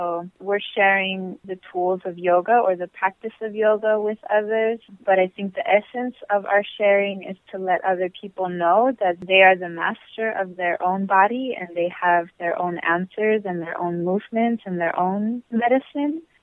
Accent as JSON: {"language": "English", "town": "Highland Park", "region": "California", "country": "United States", "tie": "born or raised there", "said": "I'm born and raised in Highland Park, and my business partner, Lauren Kwan Madrid, is born and raised in Boyle Heights."}